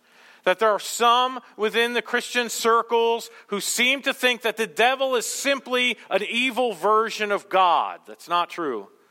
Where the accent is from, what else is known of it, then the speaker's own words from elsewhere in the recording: Montana, United States; also born or lived in New Jersey; I spent most of my childhood in southeastern Montana. I was born in New Jersey, and then when I was about 9, I moved to southeastern Montana.